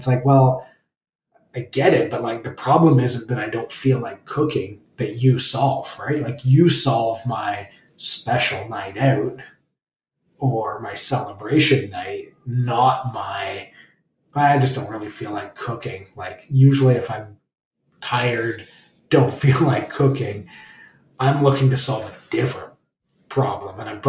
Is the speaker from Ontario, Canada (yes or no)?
yes; Belleville, Ontario, Canada; Because I grew up near Belleville, 401.